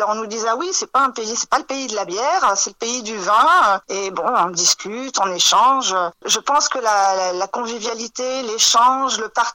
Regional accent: Hauts-de-France, France; Mon mari et moi-même, nous sommes originaires du Nord-Pas-de-Calais de base. Voilà, donc nous avons grandi dans le milieu brassicole, hein, donc de la bière artisanale, même industrielle, hein, bien sûr. Nous sommes arrivés sur le département en 2010

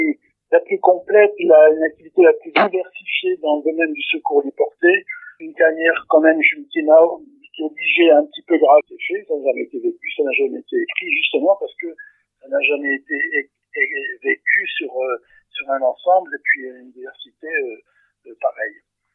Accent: Lille, Hauts-de-France, France; une ouverture dans mon pays natal pour la région de Lille

